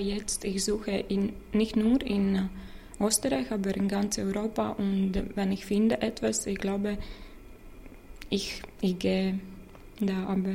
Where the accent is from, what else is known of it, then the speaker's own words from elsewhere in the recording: Latvia; German is a second language; moved away as an adult; now in Vienna, Austria; ich komme aus Lettland. Ich wohne hier in Wien seit 2 Jahren.